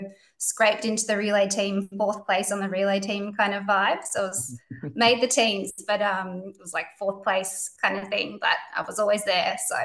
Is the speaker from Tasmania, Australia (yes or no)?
yes; Tasmania, Australia; I'm from Tasmania, so, same getting on the lake early in the morning, rowing and things like that.